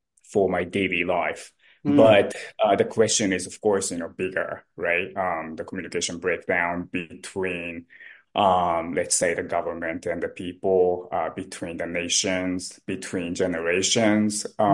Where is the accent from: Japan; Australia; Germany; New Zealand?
Japan; moved away as an adult; now in United States; I am originally from Japan. So I was born and raised in Japan before I moved to the United States in 1995.